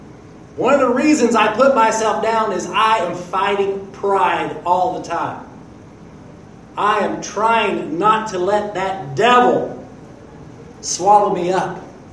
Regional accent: United States; born there; But as for myself, I was born in America.

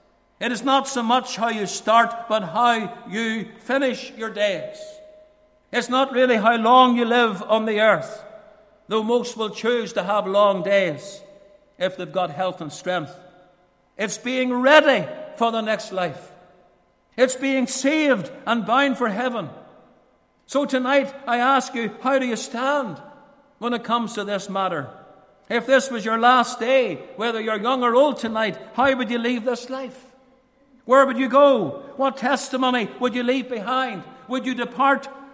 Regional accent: Portadown, Northern Ireland, United Kingdom; When I was growing up in Portadown, I've told you about this young man in the past

